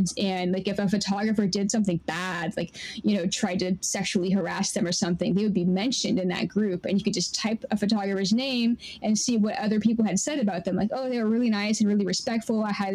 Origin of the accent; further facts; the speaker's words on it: Seattle, Washington, United States; So I'm from Seattle. So I drove from Seattle down to Portland to meet her.